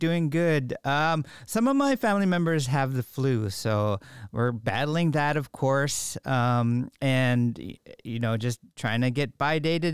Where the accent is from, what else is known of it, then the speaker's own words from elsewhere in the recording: Bethel, Alaska, United States; Nome, I'm from Bethel, so we were kind of rivals, Nome Nanooks and Bethel Warriors.